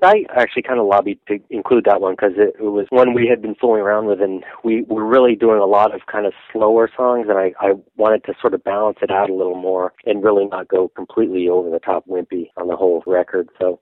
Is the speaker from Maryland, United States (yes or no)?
no; New Hampshire, United States; Growing up in New Hampshire, I listened mainly to college radio in my teens when I started getting into punk rock, my early teens